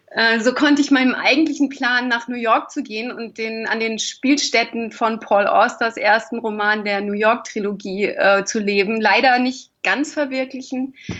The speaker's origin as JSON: {"language": "German", "region": "Hamburg", "country": "Germany", "tie": "born or raised there", "also_born_or_lived": "Lich", "said": "Geboren bin ich in Lich, in Hessen, aber aufgewachsen am Hamburger Stadtrand, also bin ich eher ein Nordlicht, würde ich sagen."}